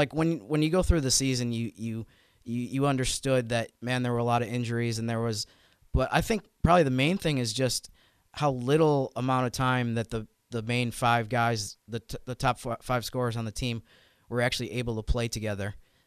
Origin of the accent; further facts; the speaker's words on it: New York, United States; that was the closest NBA city to where I grew up in New York.